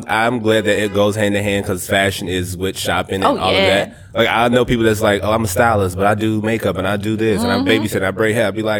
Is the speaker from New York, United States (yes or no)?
no; Chicago, Illinois, United States; listen, I'm from Inglewood in Chicago, the South Side.